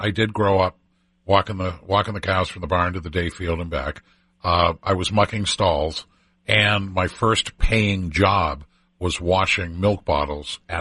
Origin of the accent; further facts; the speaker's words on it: Maine, United States; hell no, I'm a hick from Maine, and I'm proud of that.